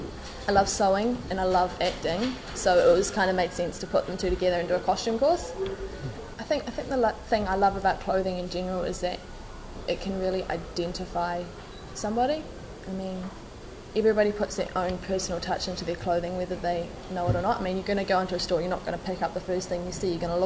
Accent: Pukekohe, Auckland, New Zealand; I'm from Pukekohe. It's south of Auckland, and south of Auckland is pretty much the drunge.

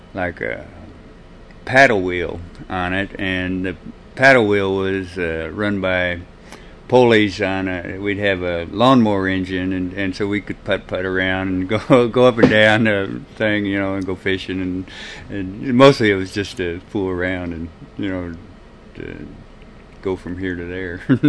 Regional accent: Hannibal, Missouri, United States; also born or lived in Owatonna, Minnesota; Well, I was born in Minnesota, in a town of Owatonna, that's just south of the Twin Cities. My dad worked for a publishing company, and he got transferred when I was real young, about 2 years old, to Hannibal, Missouri

